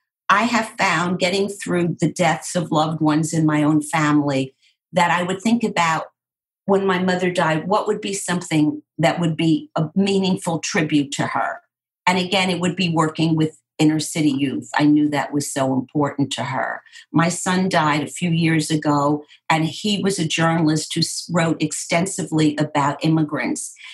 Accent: Germany; born there; first language German; English is a second language; in German, which is my first language because I was born in Germany

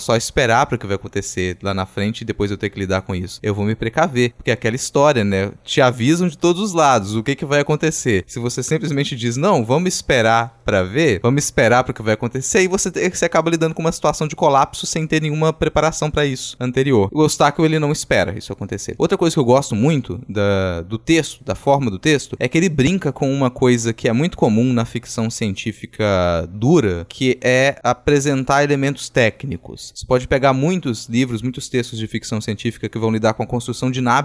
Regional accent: Minas Gerais, Brazil; moved away as an adult; quando eu vim fazer graduação aqui em Vitória, eu vim de Minas também, eu fui morar na periferia de uma cidade da região metropolitana aqui, de Vila Velha

